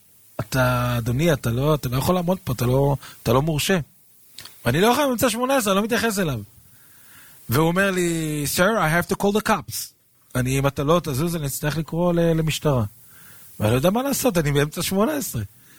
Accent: Netanya, Central District, Israel; אני גדלתי כילד בנתניה. נתניה של היום זה לא נתניה של פעם. היה מקום חילוני למהדרין מן המהדרין.

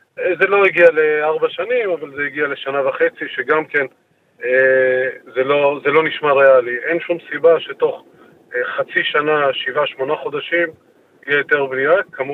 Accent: Kiryat Ata, Haifa District, Israel; אז אני מקריית אתא, הייתי בעבר חבר מועצת עיר בקריית אתא 8 שנים, עורך דין במקצועי, 21 שנה.

